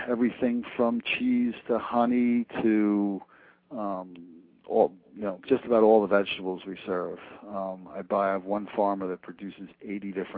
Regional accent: New York, United States; I grew up on Long Island, Western Long Island, Nassau County.

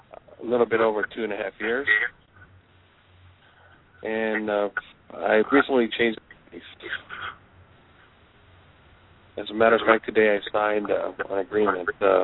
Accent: California, United States; I'm from California.

